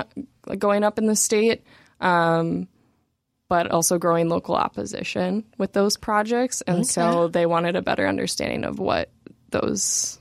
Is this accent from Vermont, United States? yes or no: no; Minnesota, United States; I grew up in Minnesota, grew up spending a lot of time in the northern part of the state in the summers near Canada